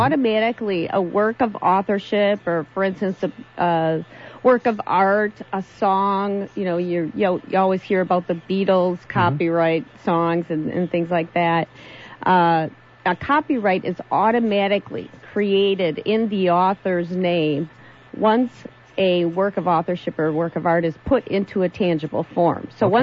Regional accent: Appleton, Wisconsin, United States; moved back to my home state of Wisconsin. I was raised as a Wisconsinite in the Appleton area

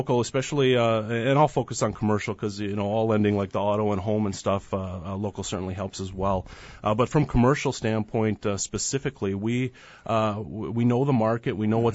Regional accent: Appleton, Wisconsin, United States; I grew up here in Appleton. I went to Appleton West, Ripon College, went to Milwaukee for a little while, and then came back home when we started having kids.

